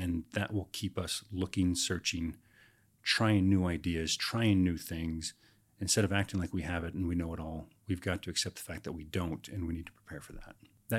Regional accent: Texas, United States; also born or lived in Oklahoma; growing up in Texas and Oklahoma, we had a lot of tornadoes, right?

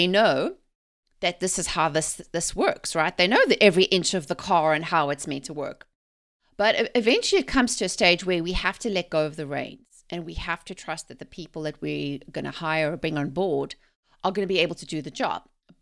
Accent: South Africa; I grew up in South Africa, okay, and we didn't have automatic cars.

